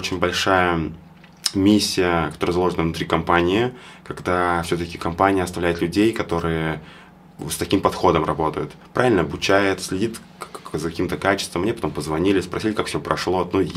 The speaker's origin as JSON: {"language": "Russian", "town": "Veliky Novgorod", "region": "Novgorod Oblast", "country": "Russia", "said": "Я сам из Великого Новгорода, из региона."}